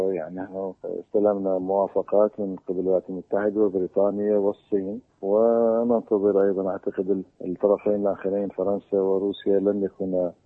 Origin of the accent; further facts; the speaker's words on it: Iraq; ولكن ما يهمنا نحن كعراقيين في الوقت الحاضر